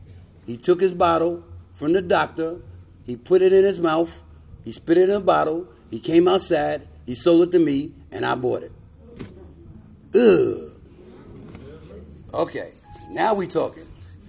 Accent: New York City, New York, United States; Well, I'm from Harlem. I grew up in New York City in a project.

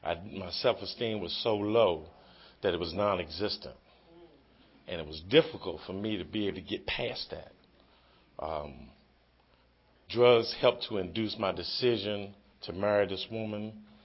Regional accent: Washington, District of Columbia, United States; as a young child, growing up in Northwest Washington, near 14th and T and 7th and T and 12th and U, where it was a central point for drugs, alcohol, prostitution, pimping, number backing

